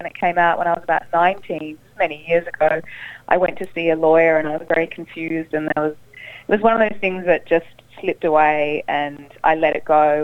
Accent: Broome, Western Australia, Australia; But I grew up in Broome

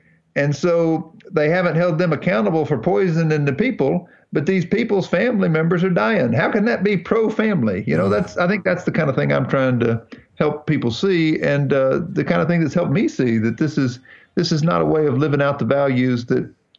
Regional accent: North Carolina, United States; I met a minister from my home state here in North Carolina, a fellow by the name of William Barber.

